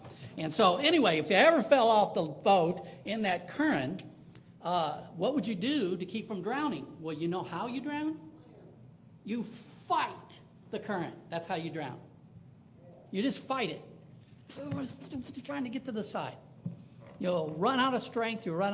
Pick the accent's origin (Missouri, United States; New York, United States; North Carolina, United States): Missouri, United States; And I grew up in the St. Louis County area, and so every once in a while I'd go downtown by the arch and see the fast-flowing Mississippi River.